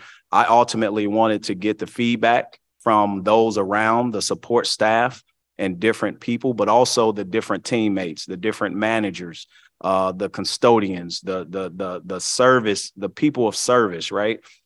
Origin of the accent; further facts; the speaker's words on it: Chicago, Illinois, United States; As a kid growing up in Chicago, leaving on a journey to become a student athlete and living a dream.